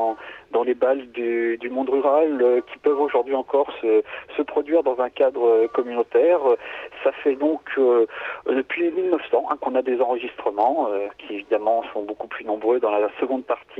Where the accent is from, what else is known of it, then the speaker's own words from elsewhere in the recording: Auvergne-Rhône-Alpes, France; mes enquêtes sont principalement centrées sur la Savoie, qui est ma région d'origine